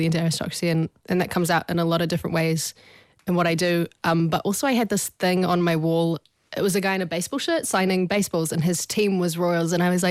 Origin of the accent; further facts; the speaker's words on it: New Zealand; The good thing is I'm from New Zealand and so there's kind of no concept of celebrity.